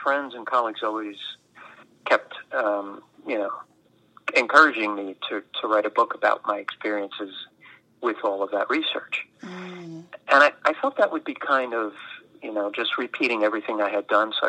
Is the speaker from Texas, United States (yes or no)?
no; New York, United States; also born or lived in Philadelphia; I grew up in the Catskills in New York, which is beautiful in the summer, but very, very cold in the winter, and then spent most of my life in Philadelphia